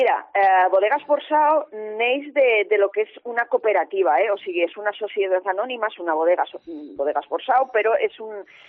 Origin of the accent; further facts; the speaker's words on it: Borja, Aragon, Spain; Sí, sí, soc de Borja, del campo de Borja, filla del cierzo, soc.